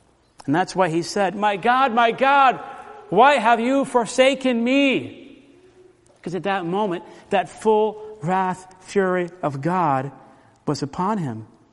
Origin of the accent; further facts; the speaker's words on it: Orlando, Florida, United States; When I was growing up in Orlando, Florida, there were orange groves everywhere.